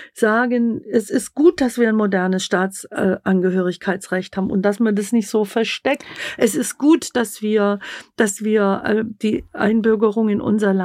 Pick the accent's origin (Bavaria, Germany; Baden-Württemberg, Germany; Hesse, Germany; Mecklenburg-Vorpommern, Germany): Bavaria, Germany; Augsburg; Ich komme aus Augsburg. Augsburg ist die drittgrößte Stadt in Bayern.